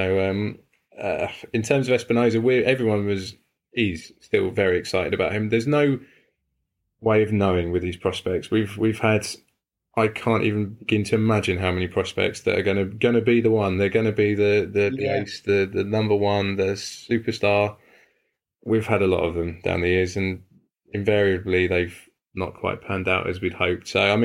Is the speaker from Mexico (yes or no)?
no; England, United Kingdom; I say nil rather than zero because I'm English.